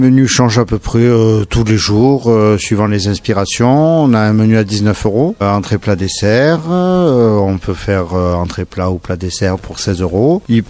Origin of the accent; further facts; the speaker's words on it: Occitanie, France; Moi, je suis originaire d'Aveyron, Sophie est toulousaine. La route a fait qu'on a terminé ici.